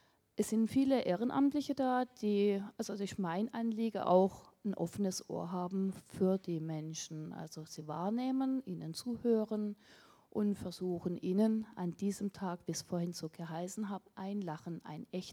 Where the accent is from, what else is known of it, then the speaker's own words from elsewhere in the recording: Kieselbronn, Baden-Württemberg, Germany; ich komme aus Kieselbronn, bin seit 28 Jahren verheiratet